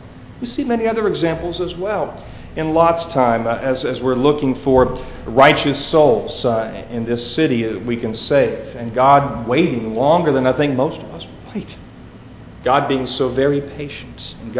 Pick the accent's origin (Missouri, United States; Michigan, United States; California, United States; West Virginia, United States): West Virginia, United States; I always think about where I grew up in West Virginia, right along the Ohio River.